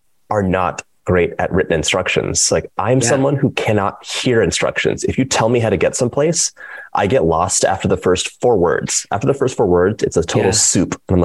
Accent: Los Angeles, California, United States; moved away; I'm from Los Angeles, and we moved to the East Coast. And the seasons are so strong.

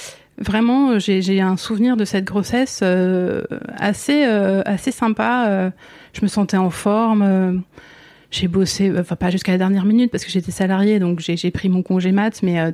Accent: Île-de-France, France; Moi, je viens de l'Essonne.

